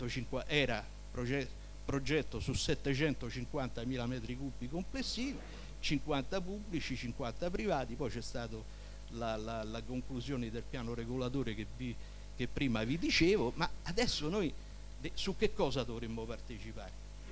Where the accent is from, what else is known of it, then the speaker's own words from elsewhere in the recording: Rome, Lazio, Italy; Io abitavo, quando sono nato, io vengo da Prati, vengo da Trionfale, quella era una zona di case popolari